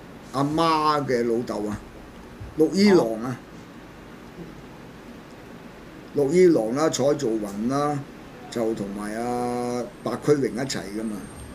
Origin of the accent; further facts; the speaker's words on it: China; 影響了我哋中國人出唔到人才